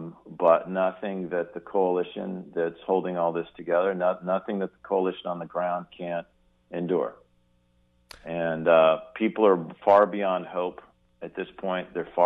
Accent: Ashland, Oregon, United States; I grew up in Ashland.

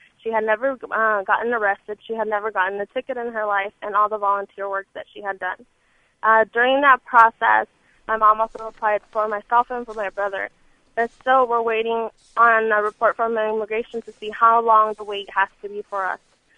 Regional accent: United States; I do. I am an American.

